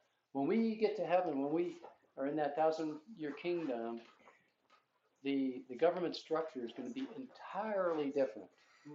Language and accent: English; United States; born there; I understand this purely by the grace of God that I was born here in America.